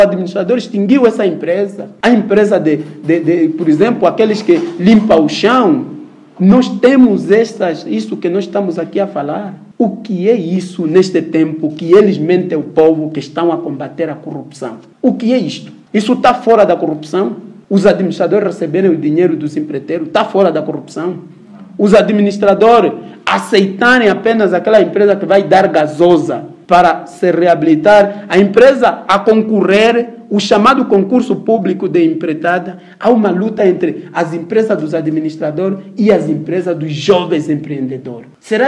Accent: Angola; Nós não somos angolanos.

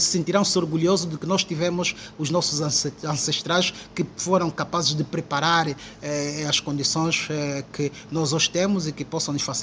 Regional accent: Angola; nós somos angolanos.

